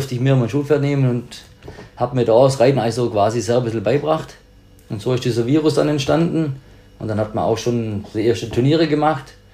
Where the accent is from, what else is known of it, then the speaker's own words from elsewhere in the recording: Leutkirch, Baden-Württemberg, Germany; Ich bin bei uns in Leutkirch aufgewachsen